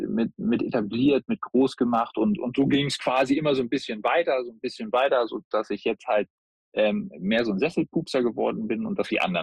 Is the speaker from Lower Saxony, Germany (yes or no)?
yes; Peine, Lower Saxony, Germany; Also ich komme ja ursprünglich aus Peine quasi, ne? In Niedersachsen.